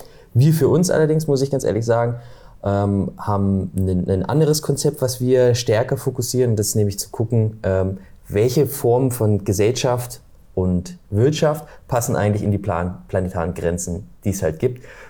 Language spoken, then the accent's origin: German; Thuringia, Germany; Nee, wir sind ja aus dem Osten in Thüringen. Da, also ein bisschen Radio haben wir abgekriegt.